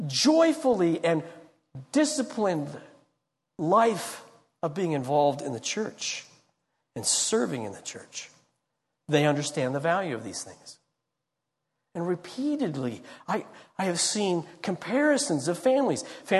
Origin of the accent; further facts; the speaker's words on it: Longmont, Colorado, United States; A friend of mine who pastors in my hometown of Longmont, he's getting ready to have two different campuses.